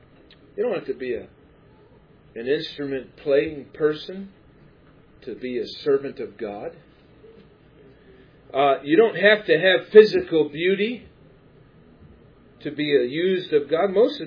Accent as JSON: {"language": "English", "town": "Cleveland", "region": "Ohio", "country": "United States", "tie": "born or raised there", "said": "I grew up in Northeast Ohio. I'm from Cleveland."}